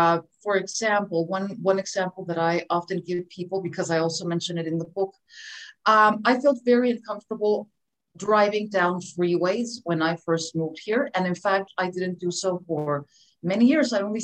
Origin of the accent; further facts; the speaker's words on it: Philadelphia, Pennsylvania, United States; also born or lived in Puerto Rico; So I happened to be born there. Then they moved to Philadelphia so that my father could get his PhD at the University of Pennsylvania.